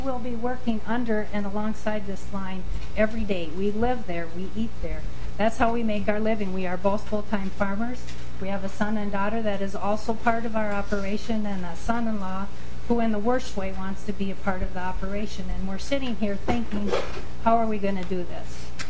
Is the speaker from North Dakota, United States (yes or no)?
no; Minnesota, United States; from Sibley County, and my husband back there is the redhead, Dale, and we run a dairy and crop farm.